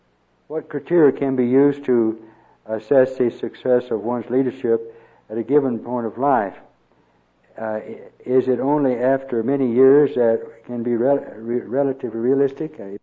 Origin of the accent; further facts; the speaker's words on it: the South, United States; Because I was raised in the South, and during the Depression, that's all we had was dark greens.